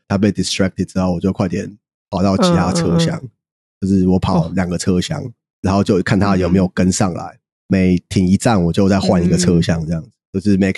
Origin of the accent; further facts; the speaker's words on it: New York, United States; 因为我是纽约人